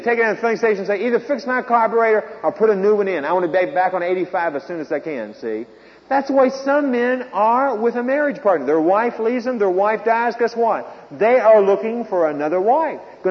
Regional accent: the South, United States; Now, I grew up as a Southerner, and I could not deal with that very well, because I was used to the old system.

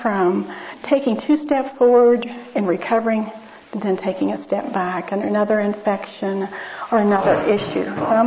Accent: West Virginia, United States; As most of you know, I grew up in West Virginia, so our front porch faced a mountain.

